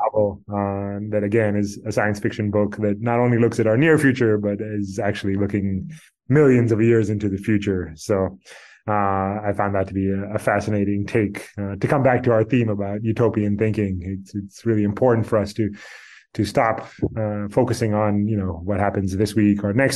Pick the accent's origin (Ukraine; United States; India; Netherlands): India; South India; So I am from South India, so I do love South Indian breakfast foods in particular